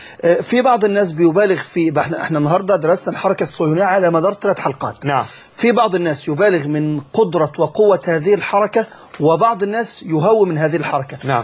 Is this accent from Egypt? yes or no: yes; Egypt; ما فيش عندنا في مصر